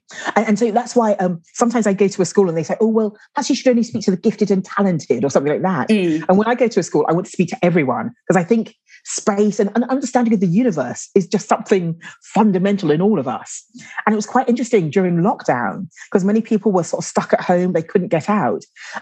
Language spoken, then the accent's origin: English; London, United Kingdom; I was mentioning that I grew up in London.